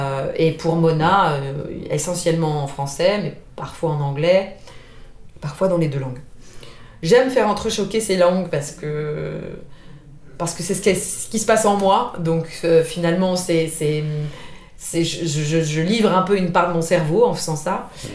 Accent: France; je vis en France, j'ai été élevée en France.

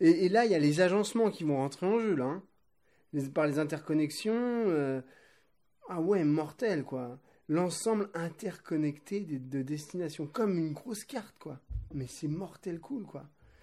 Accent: France; accent: French; je sais que mon accent est un peu naze, un peu français, mais bon, je suis français

